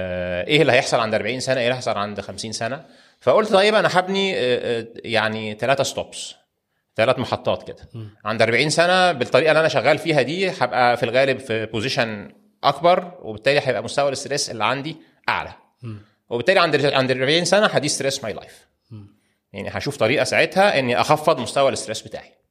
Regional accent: Egypt; الكالتشر الهندي كالتشر مكافحه يعني زينا كده كمصريين

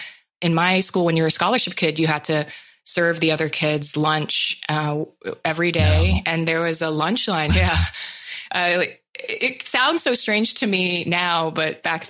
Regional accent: Hawaii, United States; Growing up in Hawaii is inherently a lesson in the beauty of Hawaiian ideals. It is interesting to be born and raised in a place and know your whole life that you're actually a guest there.

